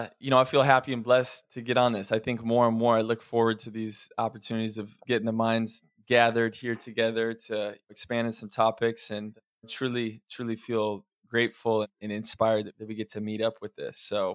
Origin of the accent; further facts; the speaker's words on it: Oregon, United States; also born or lived in Idaho; I mean, I grew up, a lot of my childhood was in Oregon and Idaho